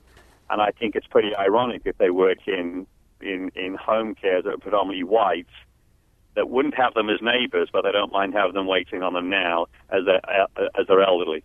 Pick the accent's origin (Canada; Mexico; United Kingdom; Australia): United Kingdom; England; now in St. Louis, United States; I'm actually from England. I'm of Indian descent.